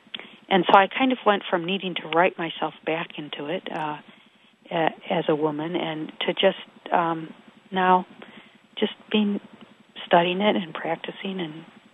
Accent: Detroit, Michigan, United States; when I grew up in Detroit, I didn't remember anybody who converted except if they married into it, Judaism.

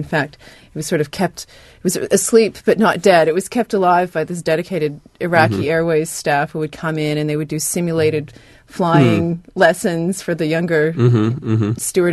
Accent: Canada; I was a child growing up in Canada in the 70s.

